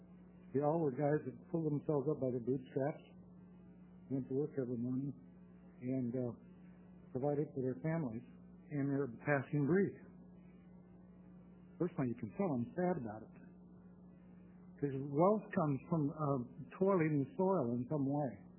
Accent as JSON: {"language": "English", "town": "Myrtle Creek", "region": "Oregon", "country": "United States", "tie": "born or raised there", "said": "I'm a dentist, previously born and raised in Myrtle Creek, but now live in the Senator Farno's district over by the Reindeer Farm, not too far from there."}